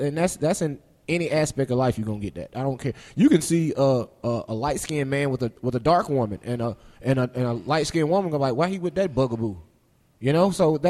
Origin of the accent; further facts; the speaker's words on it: Montgomery, Alabama, United States; Well, yeah, you know, I'm from the home of the Civil Rights era.